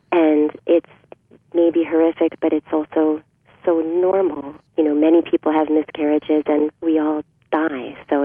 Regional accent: Nyack, New York, United States; growing up in Nyack, I was aware of Edward Hopper and all of the artists and musicians and performers and writers who have thrived in Nyack and around Nyack.

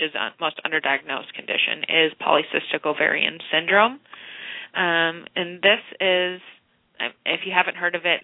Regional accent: Wisconsin, United States; So growing up, I was from Wisconsin. There's a lot of dairy around, and, of course, a lot of corn-fed beef

